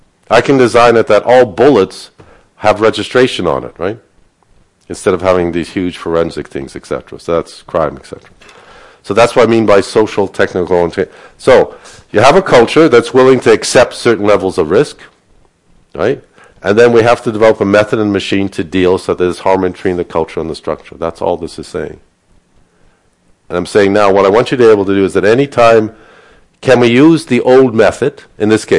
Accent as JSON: {"language": "English", "country": "Canada", "said": "since I'm Canadian, I'm not really American."}